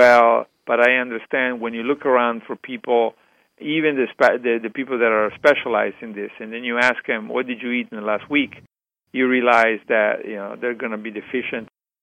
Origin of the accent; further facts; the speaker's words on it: Italy; you know, I'm from Italy